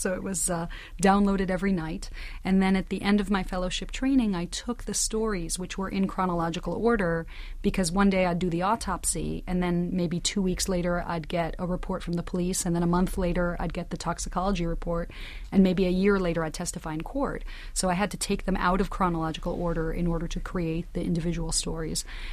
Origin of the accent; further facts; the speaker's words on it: New York, United States; also born or lived in Los Angeles; I'm originally from New York, so I grew up here